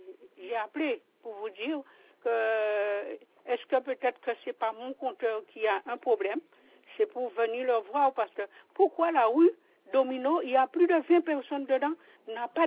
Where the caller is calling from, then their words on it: Capesterre-Belle-Eau, Guadeloupe; je suis de Capesterre Bello, routier, 395 rue Domino, c'est là où j'habite.